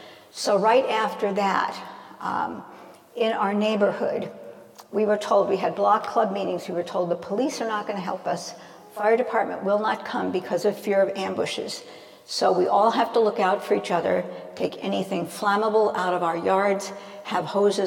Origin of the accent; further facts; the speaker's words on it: New York City, New York, United States; And it sort of starts in high school in New York. I grew up in the Bronx.